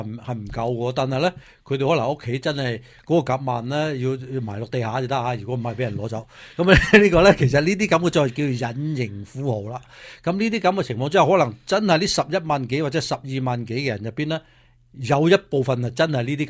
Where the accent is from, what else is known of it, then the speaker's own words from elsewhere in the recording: California, United States; 对于我哋加州人嚟讲嘅话咧，其实系一个福音嚟嘅